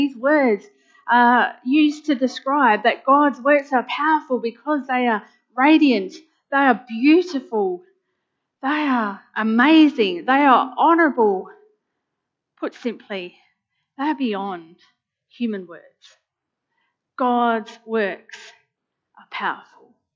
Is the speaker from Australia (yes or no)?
yes; Australia; As an Australian culture, we love our sport and we love our sporting heroes.